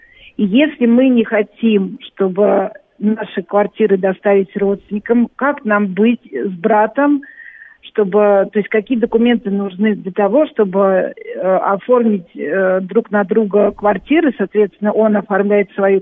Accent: Moscow, Russia; из Москвы

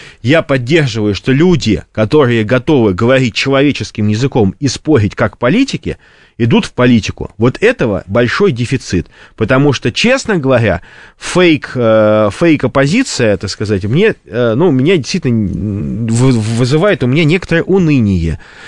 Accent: Saint Petersburg, Russia; Я петербуржец

